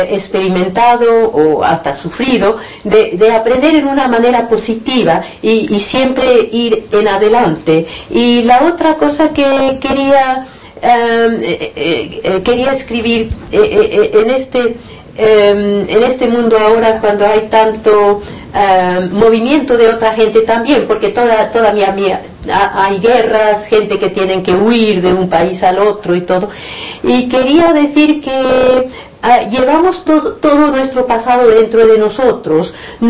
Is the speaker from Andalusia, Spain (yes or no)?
no; Barcelona, Catalonia, Spain; born there; also born or lived in New Zealand / Italy / Argentina